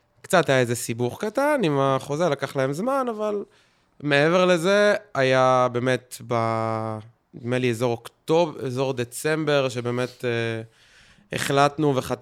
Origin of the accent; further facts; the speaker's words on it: Petah Tikva, Central District, Israel; פתח תקווה. פתח תקווה.